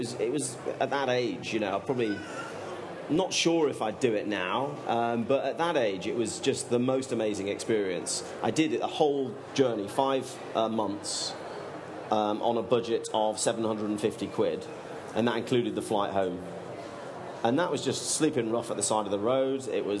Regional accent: England, United Kingdom; I said, I'm from England.

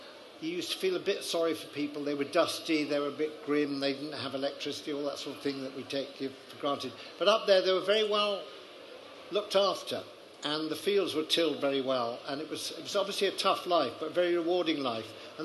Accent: Sheffield, Yorkshire and the Humber, United Kingdom; It was like when I grew up in Sheffield, going to Nottingham was a big treat.

